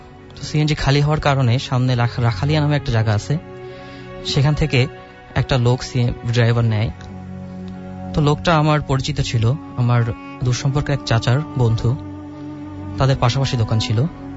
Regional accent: Raipur, Chittagong Division, Bangladesh; now in Dhaka, Bangladesh; আমার বাড়ি হচ্ছে লক্ষ্মীপুরের রায়পুরে।

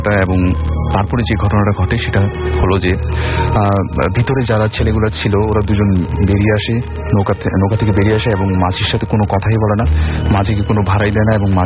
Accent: Dhaka, Dhaka Division, Bangladesh; আমি পুরান ঢাকা থেকে এসেছি।

